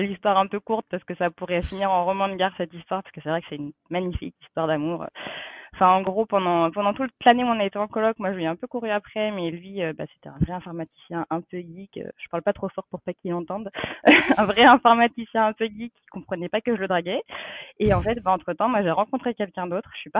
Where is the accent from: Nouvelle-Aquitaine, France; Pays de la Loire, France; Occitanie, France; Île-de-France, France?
Pays de la Loire, France; moi j'arrive d'un petit département qui s'appelle la Sarthe, c'est entre la Bretagne et Paris, c'est pas forcément bien connu